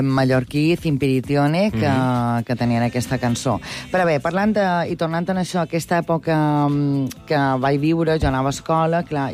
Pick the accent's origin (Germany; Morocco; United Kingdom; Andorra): Germany; Jo, quan era petita a Alemanya, clar, nevava jo, neu, tornava loca.